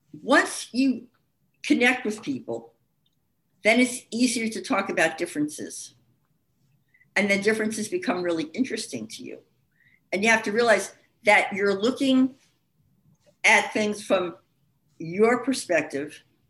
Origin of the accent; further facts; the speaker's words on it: New York City, New York, United States; now in Oregon, United States; I grew up in the Bronx. So for me, I was telling somebody that where I was raised, you always wanted to live on a busy street.